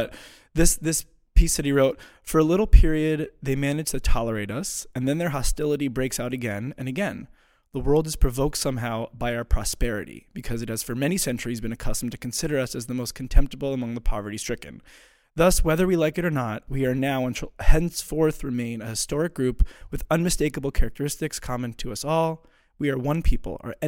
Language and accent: English; Potomac, Maryland, United States; So I grew up in Maryland, in Potomac, Maryland. My father was the rabbi of the synagogue where I grew up.